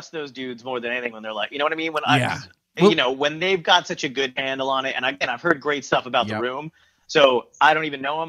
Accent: New York, United States; now in Boston, United States; I don't announce it in the fucking streets, but you know, I'm from New York.

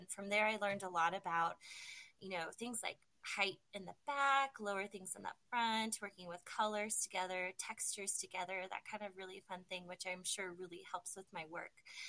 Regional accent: California, United States; So I grew up in Northern California. So my mom is my biggest gardening inspiration.

